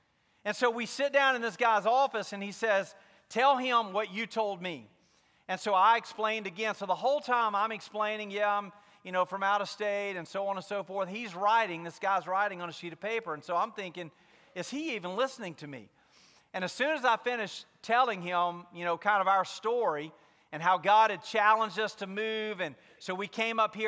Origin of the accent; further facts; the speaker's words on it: Mississippi, United States; well, we're from Mississippi, and I'm a pastor, and, you know, we've got young kids at the time.